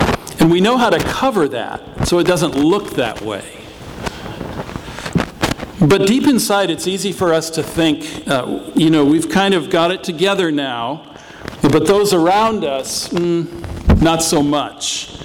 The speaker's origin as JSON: {"language": "English", "region": "California", "country": "United States", "tie": "born or raised there", "said": "I grew up in the Orthodox Presbyterian Church and little country church in the foothills of the Sierra Nevadas in Northern California."}